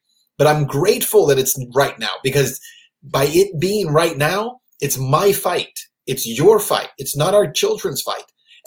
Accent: United States; one of the things that I also really stood out to me as an American is that when people would find out I was an American

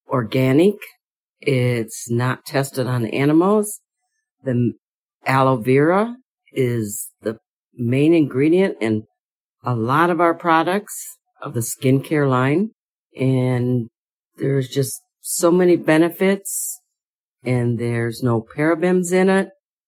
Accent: Michigan, United States; I am from Michigan. I'm 73 years old.

